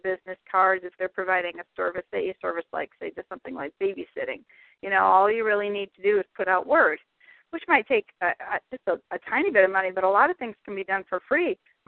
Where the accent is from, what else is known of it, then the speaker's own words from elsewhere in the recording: Cincinnati, Ohio, United States; He's a 17-year-old student here in my hometown of Cincinnati